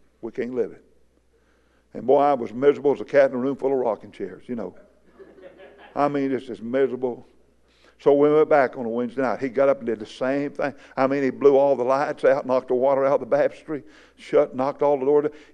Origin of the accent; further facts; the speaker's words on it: Fort Worth, Texas, United States; Now, I lived plumb across town from where I grew up in Fort Worth.